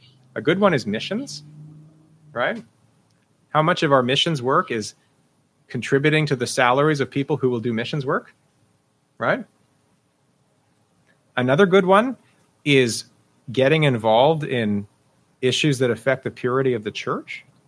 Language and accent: English; Canada